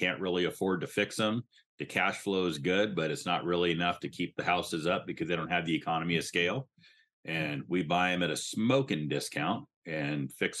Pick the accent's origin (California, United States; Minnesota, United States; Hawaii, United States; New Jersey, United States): Hawaii, United States; Hanalei; My folks were top producer real estate agents over in Hawaii. I grew up on the North Shore of Kauai in Hanalei